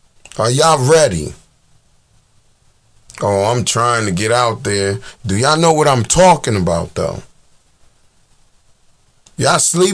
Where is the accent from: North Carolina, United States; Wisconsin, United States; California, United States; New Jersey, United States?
New Jersey, United States; Newark; I'm from Newark. I was born in Newark.